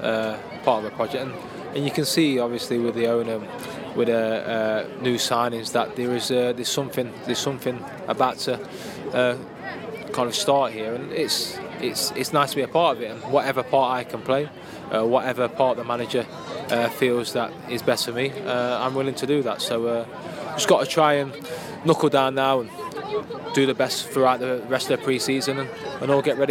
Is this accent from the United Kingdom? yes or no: yes; Nottingham, East Midlands, United Kingdom; I'm from Nottingham and my base is still in Nottingham and that's where I still live.